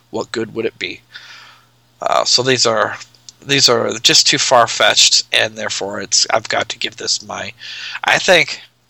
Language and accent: English; Nebraska, United States; from Nebraska.